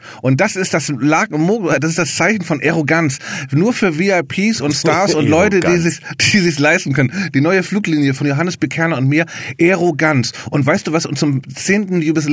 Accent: Hamburg, Germany; dann hätte Hamburg fast, das ist ja meine Heimatstadt, fast gar nichts mehr zu bieten gehabt

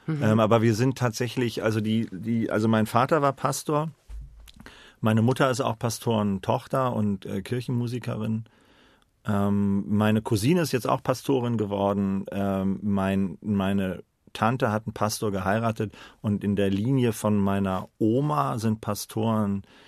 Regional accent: Oldenburg, Lower Saxony, Germany; also born or lived in Hannover / Aurich / Leverkusen; Ich bin dann auch in Oldenburg aufgewachsen. Ich bin in Hannover, war ich, bis ich 9 war. Dann war ich eine kurze Zeit in Aurich in Ostfriesland, dann eine sehr kurze Zeit in Leverkusen und dann ab 12 bis Abitur in Oldenburg.

